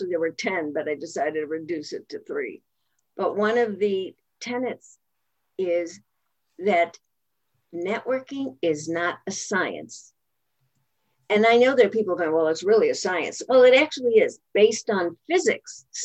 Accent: Chicago, Illinois, United States; now in Marin County, United States; I'm originally from Chicago. I live in Marin County outside of San Francisco.

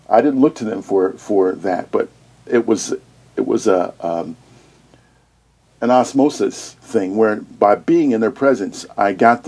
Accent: Chicago, Illinois, United States; Like, I'm from Chicago. I ain't scared of them motherfuckers.

